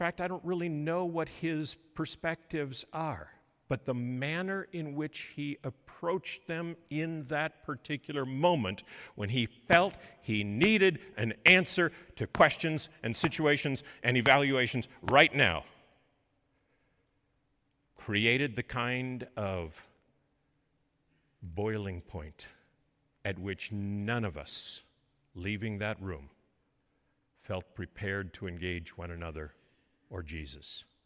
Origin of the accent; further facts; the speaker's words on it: Grand Haven, Michigan, United States; After all, We're from Grand Haven, which is very close to Lake Wobegon, and all the children are above average.